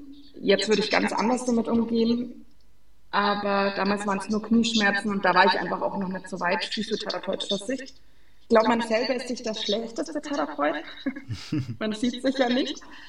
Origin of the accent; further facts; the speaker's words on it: Bavaria, Germany; Also da, wo ich herkomme, aus dem fränkischen Seenland, kann man sagen.